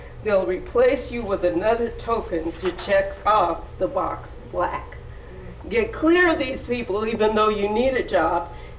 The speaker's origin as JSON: {"language": "English", "town": "Phoenix", "region": "Arizona", "country": "United States", "tie": "born or raised there", "moved": "as an adult", "lives_now": "San Francisco, United States", "said": "I grew up in Arizona, in Phoenix, and it was not the best experience. So I left, just like Baldwin left America. I went to San Francisco"}